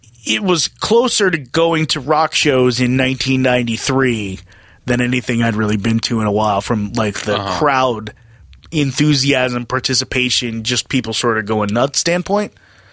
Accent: Minnesota, United States; I'm from Minnesota.

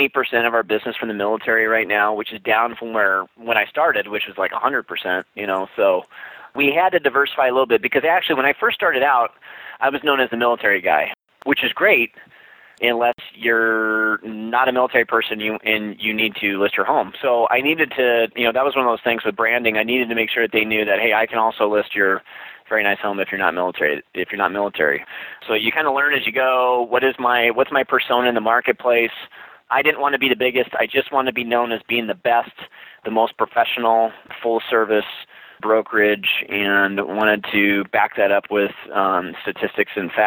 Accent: United States; as an American when you live in Alaska, because the threat's real here.

